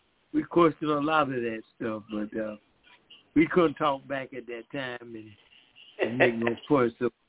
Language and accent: English; the South, United States; born there; I was born here in the South, and I heard that pretty regular about my mama and my father to keep us away from drinking their coffee.